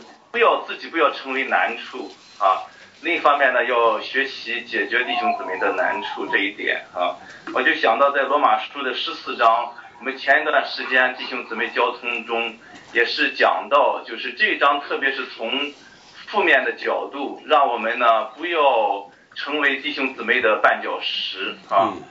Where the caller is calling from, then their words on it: Newark, New Jersey, United States; 在纽瓦克这边。